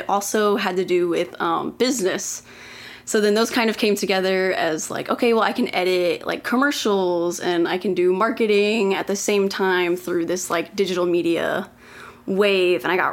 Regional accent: Oklahoma City, Oklahoma, United States; I am from Oklahoma City, Oklahoma. The wonderful Midwestern, the most Midwestern city in the world, where absolutely nothing happens.

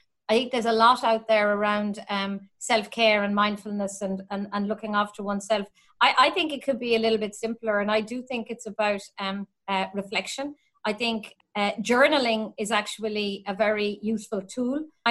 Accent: County Cork, Ireland; I grew up in West Cork, and my family now, we were in a village, but they've moved to Mizzenhead.

